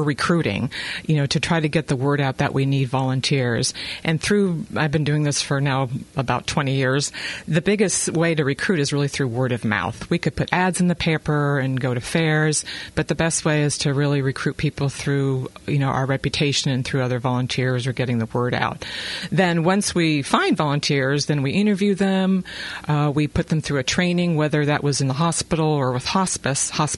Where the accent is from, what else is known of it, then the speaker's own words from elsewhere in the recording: California, United States; No, I'm originally a San Francisco Bay Area native.